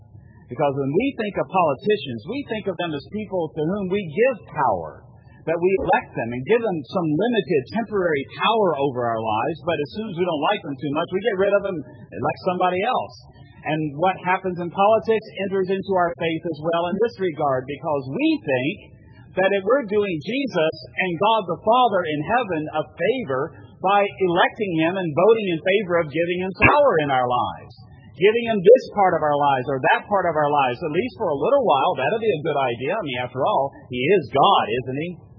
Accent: Virginia, United States; I come from Virginia. The Virginia state flag is an amazing flag, let me tell you.

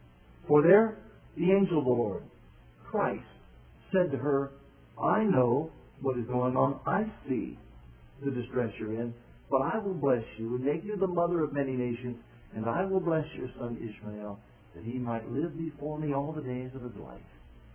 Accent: Ohio, United States; I was born in Ohio. I lived in Ohio. If possible, I'd like to die in Ohio, be buried in Ohio.

